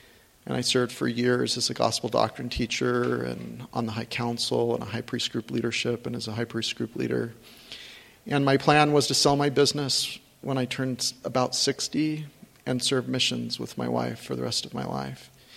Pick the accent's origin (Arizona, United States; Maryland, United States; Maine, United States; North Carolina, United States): Arizona, United States; Mesa; Growing up in the Mesa, Arizona area, my family was super Orthodox.